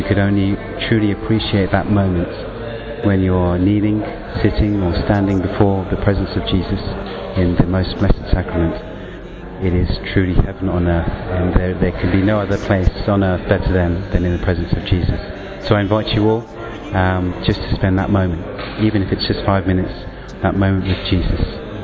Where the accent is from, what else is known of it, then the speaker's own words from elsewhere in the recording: England, United Kingdom; from England.